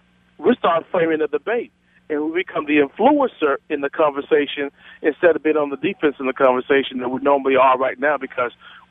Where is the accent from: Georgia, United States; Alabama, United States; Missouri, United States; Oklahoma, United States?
Alabama, United States; Growing up in Alabama, the liberal progressive philosophy was always in my ear. That's all I heard.